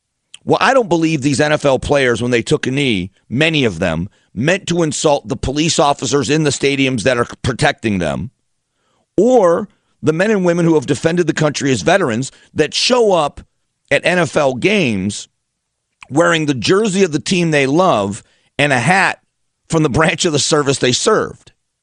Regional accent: Florida, United States; I am unashamedly a Miami Hurricanes fan, have been my entire life growing up in Southwest Florida.

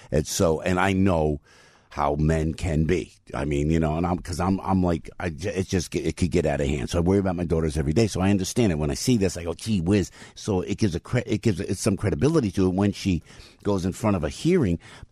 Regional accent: New Jersey, United States; So when things happen in New Jersey, my home state that I love, I live and breathe New Jersey, and I make no apologies for that.

